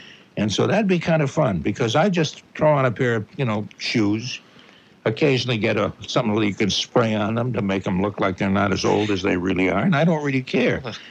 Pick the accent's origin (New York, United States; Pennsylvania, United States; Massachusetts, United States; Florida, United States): Massachusetts, United States; Everett; But I grew up in Everett, and we take what was called a blue bus service, bus lines.